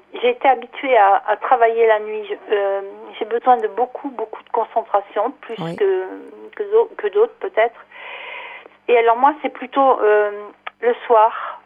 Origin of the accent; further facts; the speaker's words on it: Angoulême, Nouvelle-Aquitaine, France; born there; now in Gond-Pontouvre, France; Je suis à Gonpontouvre, mais je suis née à Angoulême.